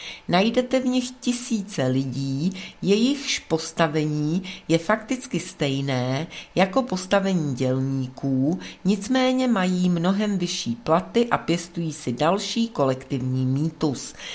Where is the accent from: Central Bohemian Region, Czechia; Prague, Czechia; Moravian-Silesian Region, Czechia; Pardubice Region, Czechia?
Prague, Czechia; Vyrůstal jsem v Praze, hrál jsem si na dnešním Vítězném náměstí a v okolí, tehdy se to jmenovalo náměstí VŘSR